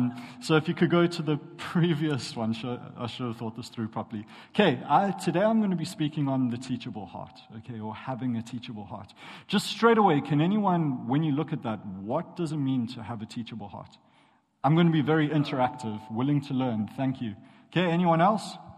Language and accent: English; South Africa; moved away as an adult; also born or lived in South Korea; I am from South Africa, but before I came here, I did a year in South Korea teaching English